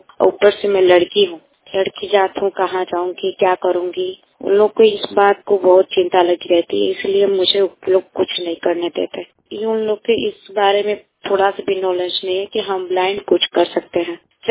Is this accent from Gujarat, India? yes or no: no; Ballia, Uttar Pradesh, India; मैंने अपनी पढ़ाई बलिया जिला, मेरा गांव है, तो मैं वहाँ बलिया के हॉस्टल में पढ़ाई करती थी।